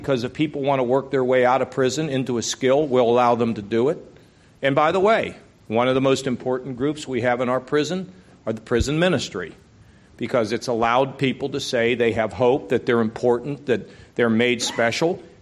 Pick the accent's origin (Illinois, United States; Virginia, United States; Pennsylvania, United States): Pennsylvania, United States; Pittsburgh; I grew up in Pittsburgh, where, you know, I saw steel mills, you know, kind of be destroyed